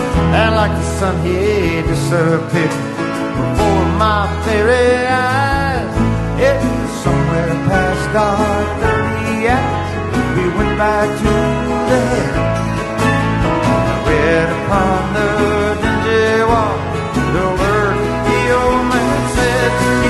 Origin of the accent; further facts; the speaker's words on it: Alabama, United States; now in Northeast, United States; We are Northeast surfers around here, you know. And I grew up on the Alabama shore.